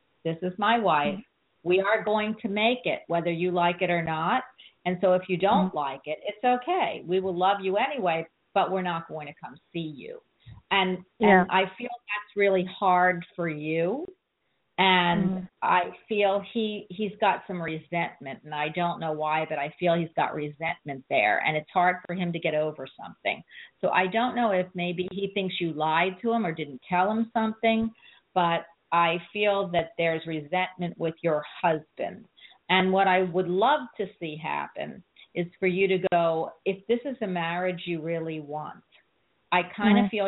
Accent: Philadelphia, Pennsylvania, United States; I'm from Philadelphia, the 76ers.

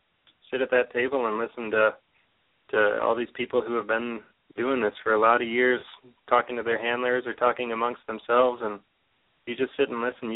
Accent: Midwest, United States; now in Healy, United States; She's a Texan and I'm a Midwesterner, so for us, having this sort of wide open space that we have here on Stampede, which is where we are in Healy

